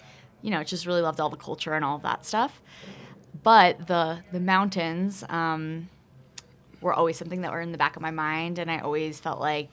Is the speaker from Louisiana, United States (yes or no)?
no; New Jersey, United States; So I'm from Jersey, and okay. I kind of grew up, you know, there was some nature, it was the suburbs